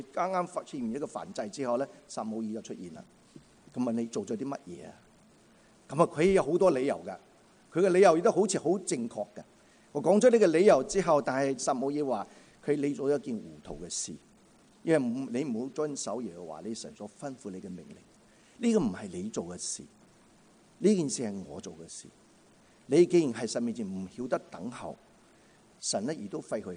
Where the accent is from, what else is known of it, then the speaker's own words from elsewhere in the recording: China; 好像就是好像我们中国人说呢